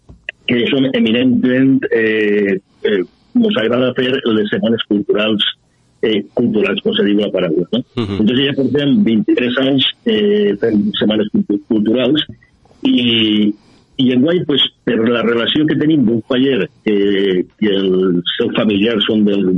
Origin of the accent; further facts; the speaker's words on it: Tortosa, Catalonia, Spain; nosaltres som de l'altra part de la ciutat, som del barri de Jesús